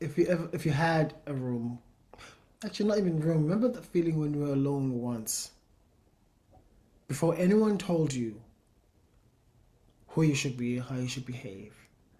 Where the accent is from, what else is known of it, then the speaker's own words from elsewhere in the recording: South Africa; I'm South African. I come from the Xhosa people.